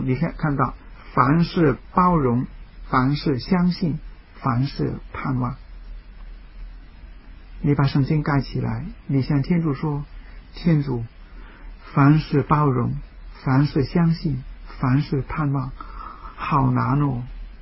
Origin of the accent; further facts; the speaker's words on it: Hong Kong; 我们香港人很忙哈